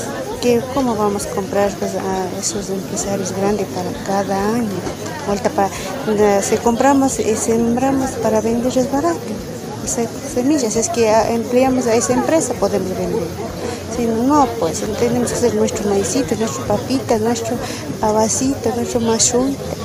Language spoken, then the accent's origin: Spanish; Colta, Chimborazo, Ecuador; Nosotros somos de Colta.